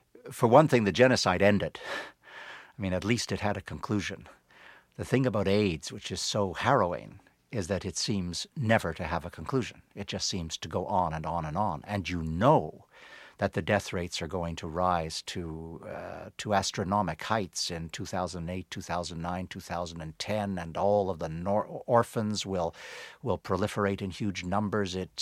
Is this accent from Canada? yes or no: yes; Canada; as a Canadian, I've always been somewhat distant from it